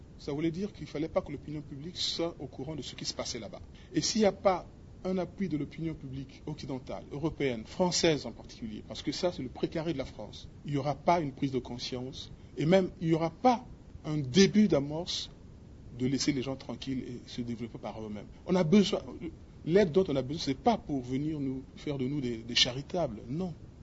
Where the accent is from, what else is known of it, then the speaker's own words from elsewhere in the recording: Republic of the Congo; mais nous, en tant que Congolais, on l'a su très tard.